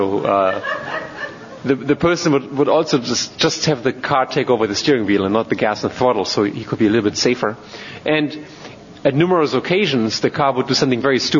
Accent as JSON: {"language": "English", "country": "Germany", "tie": "born or raised there", "also_born_or_lived": "Pittsburgh", "moved": "as an adult", "lives_now": "United States", "said": "My history is I grew up in Germany, got my various academic degrees in Germany, including a PhD, moved to Pittsburgh, Pennsylvania, to teach at a college called Carnegie Mellon University, and then 3 years ago moved to Stanford University"}